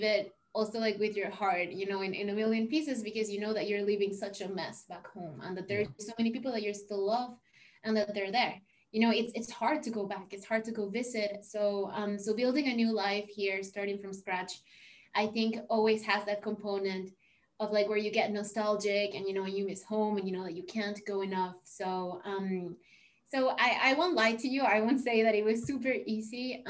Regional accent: Venezuela; moved away; So yeah, I grew up in Venezuela. I came here in 2017.

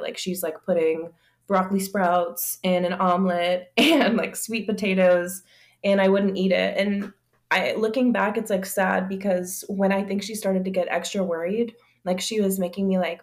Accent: Louisiana, United States; moved away as an adult; When I was 20, I moved from Louisiana to Colorado by myself.

